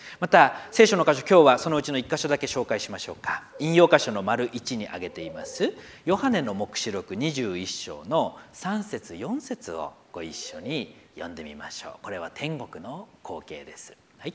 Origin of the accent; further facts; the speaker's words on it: Akita, Japan; 私にとっての生まれ育った秋田県のあの田舎町でしょうか